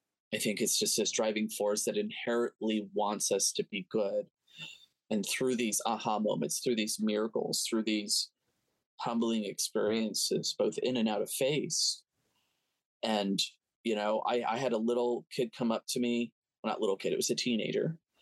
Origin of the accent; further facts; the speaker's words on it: the South, United States; It was hard growing up in the South because I was a skinny white gay boy.